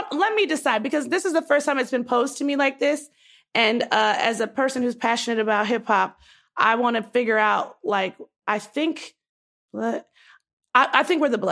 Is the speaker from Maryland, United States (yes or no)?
yes; Baltimore, Maryland, United States; So I was born and raised in Baltimore.